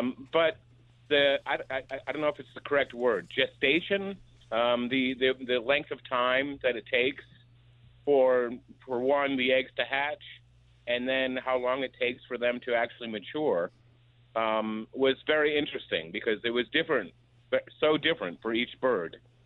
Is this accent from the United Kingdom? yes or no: no; East Pownal, Vermont, United States; And also I'm originally from East Pownell, so